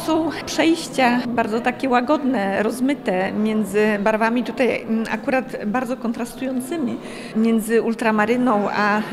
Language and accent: Polish; Lublin, Lublin Voivodeship, Poland; born there; also born or lived in Wrocław; ja urodziłam się w Lublinie, ale rozpoczęłam studia właśnie we Wrocławiu